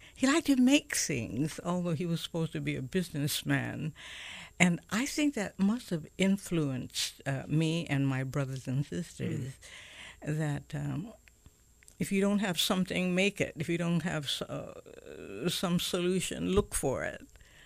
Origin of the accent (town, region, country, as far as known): Honolulu, Hawaii, United States; born or raised there